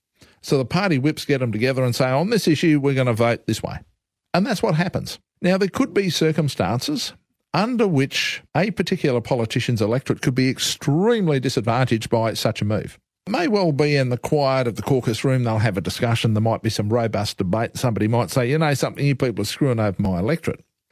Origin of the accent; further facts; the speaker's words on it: Australia; how happy are you as an Australian?